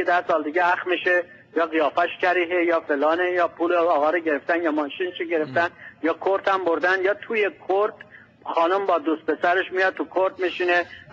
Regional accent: Iran; ما ایرانی هستیم

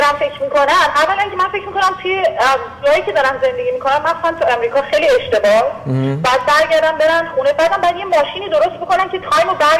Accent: Iran; منم ایرانی هم، توی خانواده ایرانی بزرگ شدم

